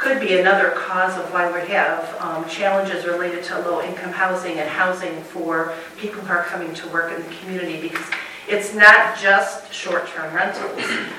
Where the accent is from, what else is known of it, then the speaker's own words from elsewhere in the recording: Boyne City, Michigan, United States; I'm born and raised in Boyne City, so I have a long history here. … I'm passionate about Boyne City and so thankful to be able to live back in this community.